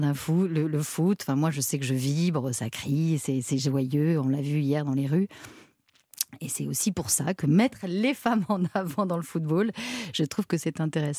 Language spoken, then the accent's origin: French; Paris, Île-de-France, France; je suis parisienne.